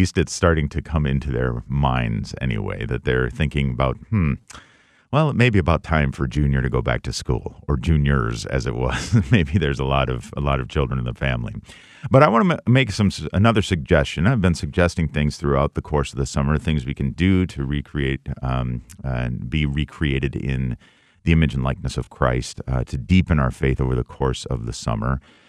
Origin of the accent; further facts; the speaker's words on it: Wisconsin Dells, Wisconsin, United States; I grew up in Wisconsin Dells, which is about 3 hours here from the Twin Cities.